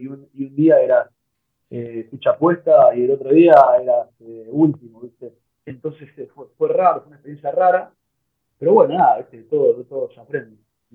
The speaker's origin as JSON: {"language": "Spanish", "country": "Argentina", "said": "Sobre todo cuando sos argentino"}